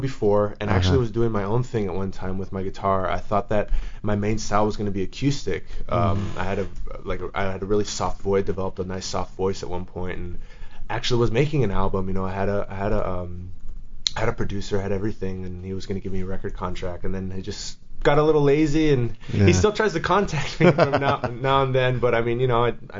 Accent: Sacramento, California, United States; now in Los Angeles, United States; I was kind of born and raised in Sacramento. And then I ended up moving down here right when I was about like 18.

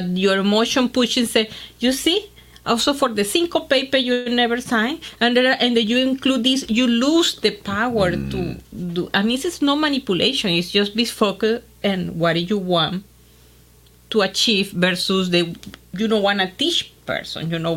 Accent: Russia; English is a second language; I have to tell you, this is a fake accent they have. I am really from Russia, but...

